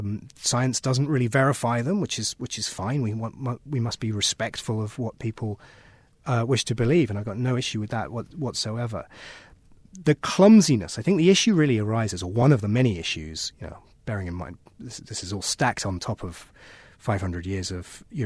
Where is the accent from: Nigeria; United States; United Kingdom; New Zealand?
United Kingdom; I'm British. Mm. We are an island nation